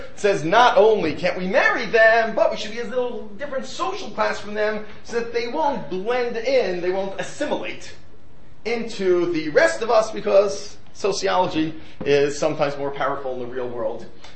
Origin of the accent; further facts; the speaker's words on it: New York, United States; You know, I'm a New Yorker, so I know we don't have manners, etc.